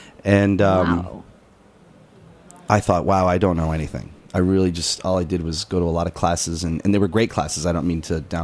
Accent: New York, United States; also born or lived in California; I'm from New York. I probably will be in New York again someday, which I guess did turn out, but I have to go to California.

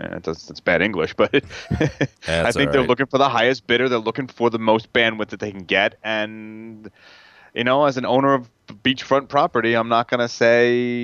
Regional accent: New York, United States; Hey, look, coming from the Hamptons, I grew up in the Hamptons.

